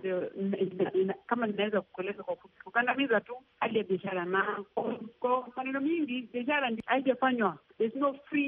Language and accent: Swahili; Kenya; lazima nipeane itifadhi ya kuonyesha mimi ni Mkenya